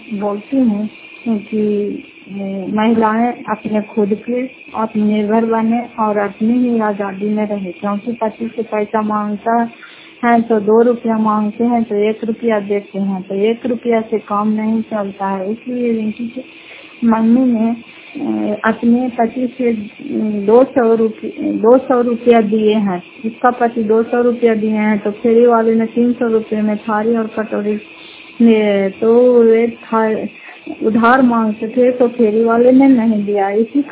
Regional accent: Fatehpur, Bihar, India; घर फतेहपुर पंचायत मकरौता, जिला नालंदा, खरापतरा ब्लॉक की निवासी हूँ।

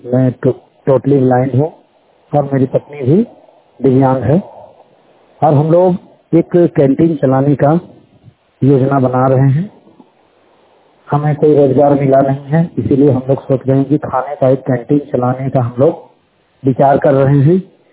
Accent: Jharkhand, India; मैं झारखंड राज्य जिला गुमला बच्चा डिवीजन का निवासी हूँ।

